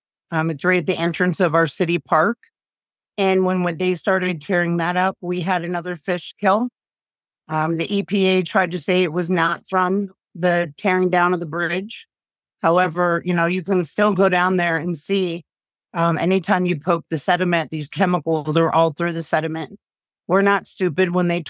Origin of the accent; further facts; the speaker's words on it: East Palestine, Ohio, United States; growing up in East Palestine for 46 years, a community that I love, that I cherish, my hometown